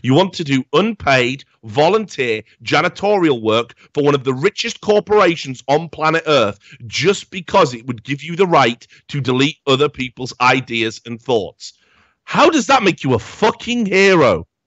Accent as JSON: {"language": "English", "country": "United Kingdom", "tie": "born or raised there", "said": "when I grew up in the Thatcher-era Britain"}